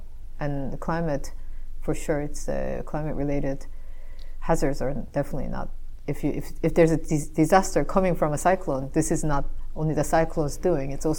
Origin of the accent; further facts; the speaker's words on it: South Korea; I'm from South Korea